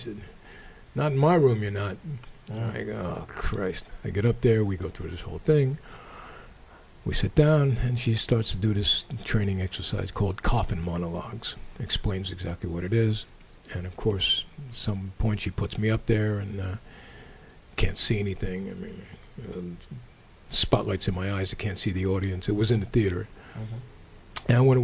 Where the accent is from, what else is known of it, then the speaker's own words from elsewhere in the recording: Brooklyn, New York, United States; born there; I was born in Ward 7 in Brooklyn.